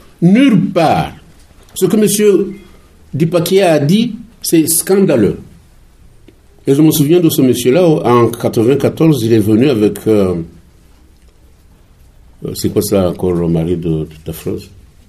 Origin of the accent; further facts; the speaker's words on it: Rwanda; Moi, je suis Rwandais et je pense Rwandais, franchement.